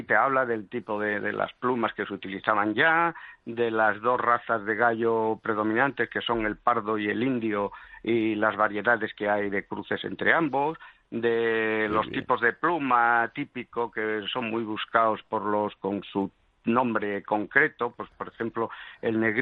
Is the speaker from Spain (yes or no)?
yes; León, Castile and León, Spain; now in Madrid, Spain; me crié en León, estudié allí en el Colegio Leonés hasta el preuniversitario, luego ya hice mi oposición y vine a Madrid